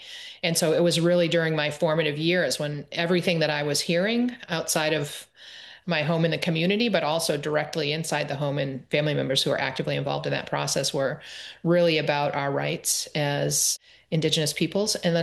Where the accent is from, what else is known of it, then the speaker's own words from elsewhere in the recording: Maine, United States; I am Bear Clan from the Penobscot Nation and Crow Clan from the Passamaquoddy Tribe at Zibayik.